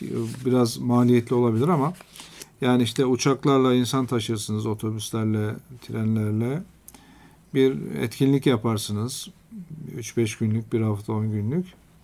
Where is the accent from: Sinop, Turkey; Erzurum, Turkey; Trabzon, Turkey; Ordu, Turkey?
Sinop, Turkey; born there; Ben 1964 yılında Sinop'ta doğdum.